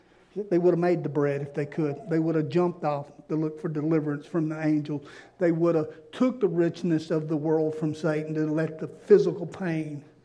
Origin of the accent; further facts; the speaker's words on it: Louisiana, United States; I'm a coon blank. I'm a Cajun. That's what I am.